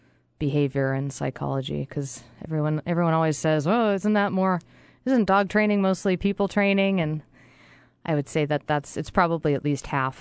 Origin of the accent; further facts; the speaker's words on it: New England, United States; And I also come from the East Coast. I'm from New England originally.